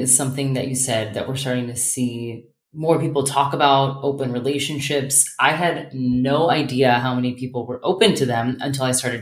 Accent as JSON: {"language": "English", "region": "Florida", "country": "United States", "said": "I'm from Florida. There's a lot of religion in Florida, a lot of religious trauma in Florida."}